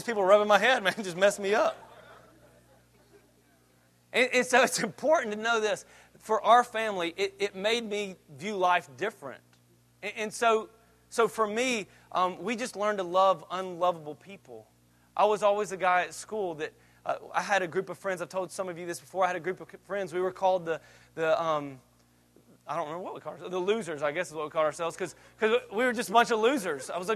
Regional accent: Auburn, Alabama, United States; they came from when we grew up in Auburn, Opelika.

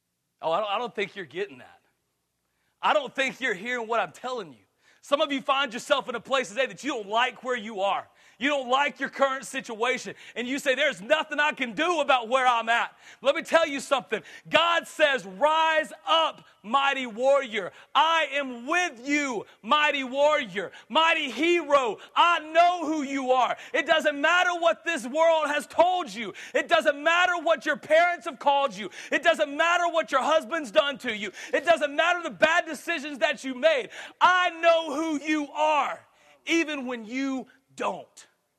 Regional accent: the South, United States; "No, I'm from the South. I hate the North,"

